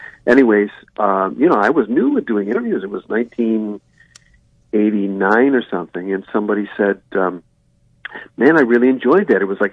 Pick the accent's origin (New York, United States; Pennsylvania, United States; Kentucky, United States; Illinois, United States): Illinois, United States; Chicago; now in Seattle, United States; When you ask me where I'm from, I'll always say Chicago, but I live in the Rainier Beach